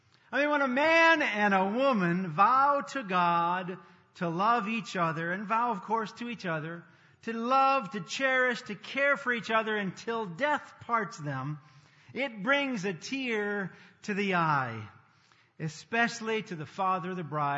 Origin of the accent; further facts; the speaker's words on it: Wisconsin, United States; I grew up in Wisconsin, so red maple leaves are something that is always a harbinger of the feast